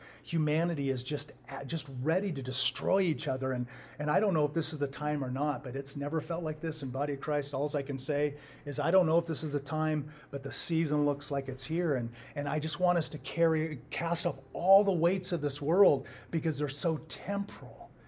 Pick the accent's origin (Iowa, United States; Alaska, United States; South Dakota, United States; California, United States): California, United States; San Diego; But I grew up in California, and we did earthquake drills.